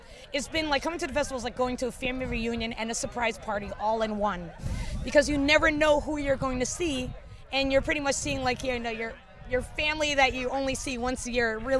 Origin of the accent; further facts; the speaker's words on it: Brooklyn, New York, United States; And I'm up here from Brooklyn, New York, here at Ottawa.